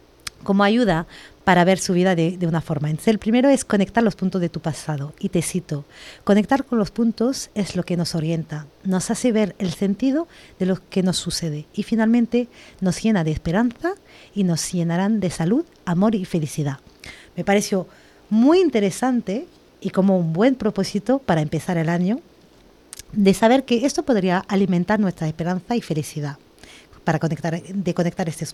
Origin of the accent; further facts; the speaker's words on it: Paris, Île-de-France, France; yo soy francesa también de París